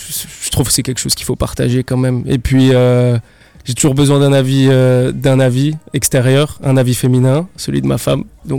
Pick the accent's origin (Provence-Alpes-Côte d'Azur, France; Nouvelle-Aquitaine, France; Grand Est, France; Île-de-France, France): Grand Est, France; Mulhouse; Je suis originaire de Mulhouse, hein, comme